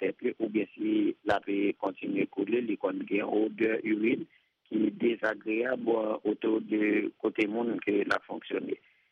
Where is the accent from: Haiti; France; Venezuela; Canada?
Haiti; nous, en tant qu'haïtien